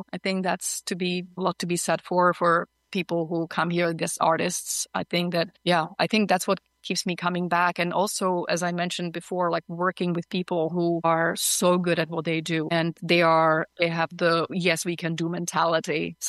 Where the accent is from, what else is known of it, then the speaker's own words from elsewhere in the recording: Prague, Czechia; English is a second language; I grew up in Prague in the Czech Republic. And yeah, and you know, I grew up behind the Iron Curtain